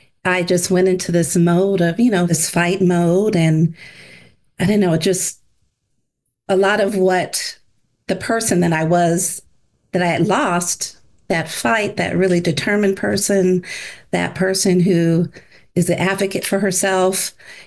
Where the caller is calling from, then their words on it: Palmdale, California, United States; I am coming from Southern California. It's a town north of LA called Palmdale, California.